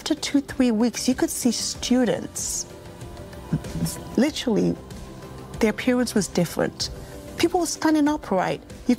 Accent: Brooklyn, New York, United States; I'm also from Brooklyn, New York.

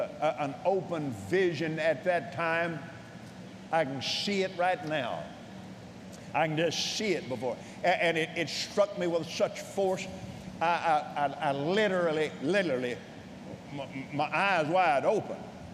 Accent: Abilene, Texas, United States; Now, where I was raised in Abilene, Texas, the man that lived next door to us came back from World War II.

